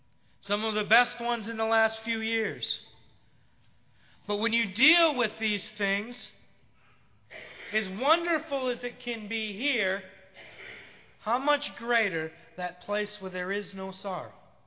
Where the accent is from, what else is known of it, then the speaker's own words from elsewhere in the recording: Cloquet, Minnesota, United States; at one of my houses that I grew up in Cloquet, there was a big tree out there.